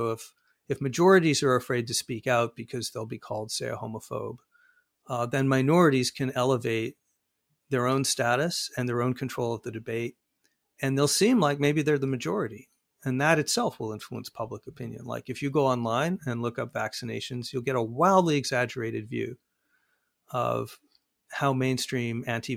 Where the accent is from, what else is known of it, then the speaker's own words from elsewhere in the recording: Arizona, United States; You know, Republicans in Arizona, my home state